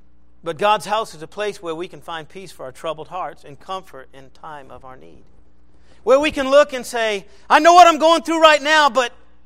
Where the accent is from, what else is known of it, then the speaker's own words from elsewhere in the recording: Gloucester, Massachusetts, United States; I'm from the New England area. I'm from Massachusetts, Gloucester, to be exact. And it's very common for men to go out to sea in ships and not come back.